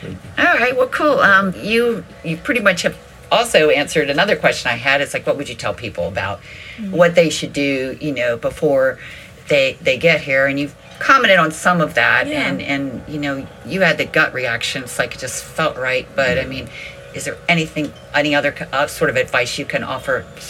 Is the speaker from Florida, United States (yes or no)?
no; Oxon Hill, Maryland, United States; I grew up in Oxon Hill, but when I grew up in the 60s, it was still Southeast Washington.